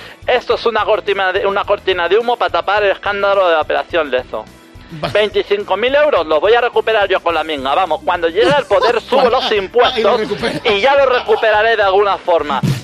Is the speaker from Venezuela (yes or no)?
yes; Venezuela; moved away; Y es que en Venezuela, que es de donde venimos nosotros, no pasa esto.